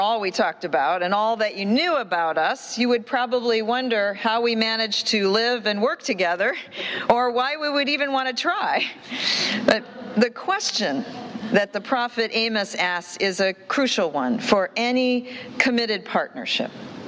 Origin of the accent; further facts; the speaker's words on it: Midwest, United States; We share a Midwest cultural ethos, and I pump my arm because I'm born and raised in the Midwest.